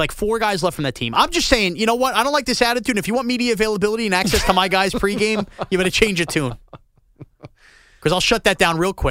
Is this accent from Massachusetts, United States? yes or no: no; New York, United States; We both live on Long Island, and we grew up on Long Island.